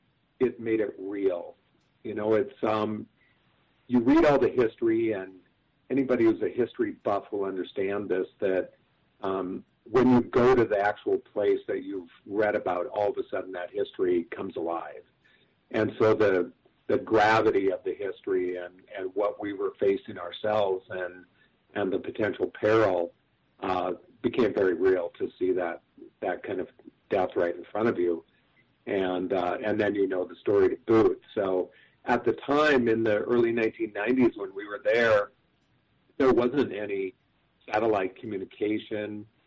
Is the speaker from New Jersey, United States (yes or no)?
no; Iowa, United States; when I go speak around the country and I say that I'm a sailor from Iowa and that I got my pathway to the ocean from a southern Minnesota hog farmer, people go crazy.